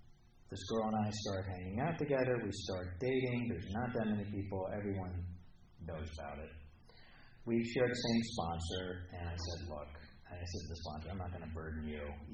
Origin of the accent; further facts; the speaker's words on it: Charlottesville, Virginia, United States; I'm an alcoholic from Charlottesville, Virginia, and I need to talk to somebody after the meeting